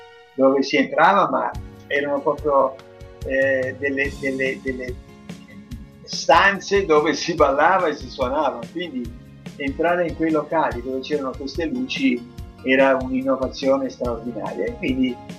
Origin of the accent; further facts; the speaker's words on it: Genoa, Liguria, Italy; da un genovese e un toscano è nata questa grande dichiarazione d'amore alla mia città